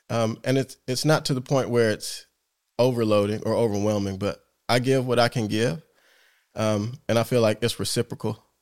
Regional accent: Durham, North Carolina, United States; I grew up in Durham, North Carolina, grandson of a farmer.

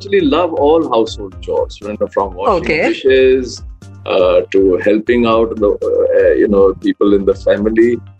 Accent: Delhi, India; also born or lived in Patna; You know, I was born in Patna, but I grew up in Delhi. So I guess Delhi is my hometown.

